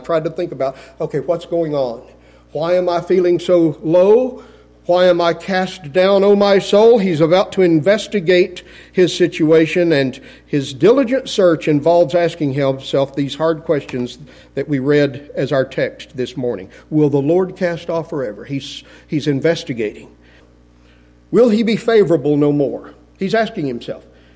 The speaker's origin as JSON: {"language": "English", "town": "Muleshoe", "region": "Texas", "country": "United States", "tie": "born or raised there", "said": "that was a widow woman in the church I grew up in Muleshoe, Texas."}